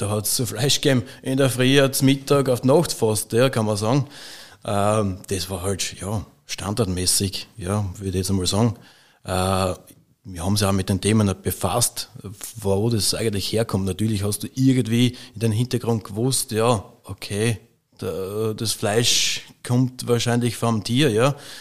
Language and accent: German; Vorau, Styria, Austria; Ich bin in Vorau aufgewachsen, also über den Berg drüber.